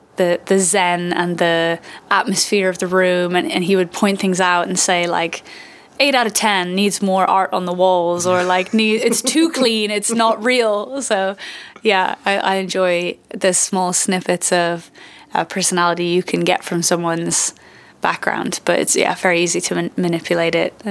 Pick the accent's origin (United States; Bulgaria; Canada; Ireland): Ireland; Dublin, Leinster; now in Berlin, Germany; I'm from Dublin in Ireland, and now I'm in Berlin and delighted to be here.